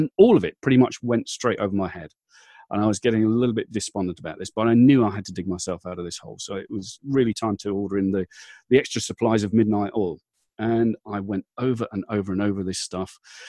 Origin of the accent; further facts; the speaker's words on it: Midlands, United Kingdom; moved away; No, I'm from originally from the Midlands in the UK, but I moved south some time ago. A county called West Sussex on the south coast of England.